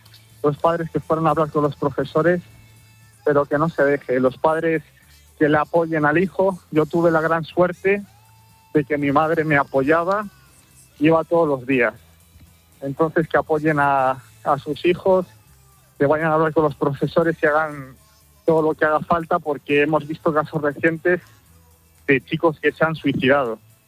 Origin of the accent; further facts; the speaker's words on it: Valladolid, Castile and León, Spain; yo soy de Valladolid, de un pequeño barrio que se llama La Rondilla, y empezó todo un poco ahí, en el colegio.